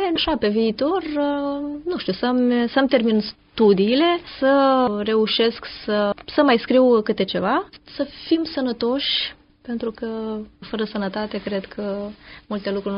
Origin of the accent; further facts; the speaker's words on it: Bârlad, Vaslui County, Romania; moved away as an adult; now in Rome, Italy; Din Bârlad, județul Vaslui.